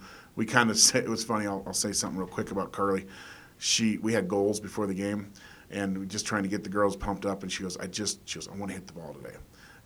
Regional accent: Broomfield, Colorado, United States; because I grew up in Broomfield personally

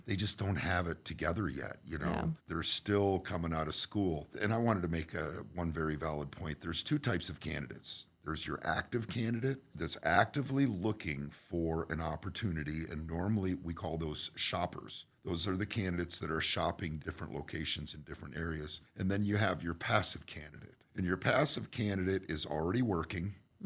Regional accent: Wisconsin, United States; moved away as an adult; When I got out of college, I moved to the big city from Wisconsin and end up moving to the East Coast.

